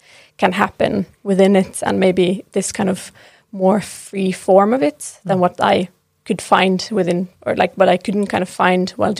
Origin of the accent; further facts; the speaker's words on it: Finland; English is a second language; also born or lived in Turku; now in Norway; I'm from Finland, from a very, very small town, and then moved into Turku in the western coast of Finland to do my bachelor's in dance and dance education. And then straight from there to Oslo